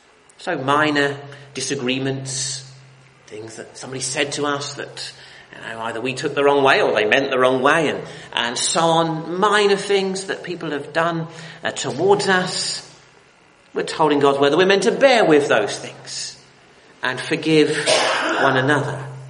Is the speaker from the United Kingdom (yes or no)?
yes; United Kingdom; We're very British, most of us, and we're very polite.